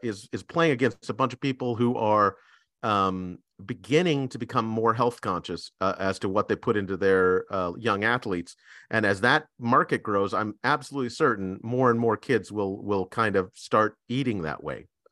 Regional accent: West Coast, United States; I would add into that maybe like almond milk or sesame milk, Lance, just because we're from the West Coast.

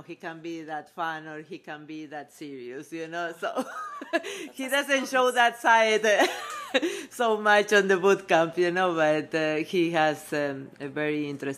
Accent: Argentina; born there; English is a second language; moved away as an adult; also born or lived in Canada; I was born in Argentina, and I emigrated to Canada first a few, like 22 years ago with my son, that he was like 4 years old at that time.

